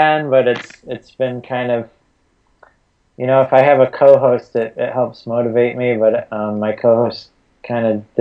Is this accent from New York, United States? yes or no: yes; Syracuse, New York, United States; just living in Syracuse, my hometown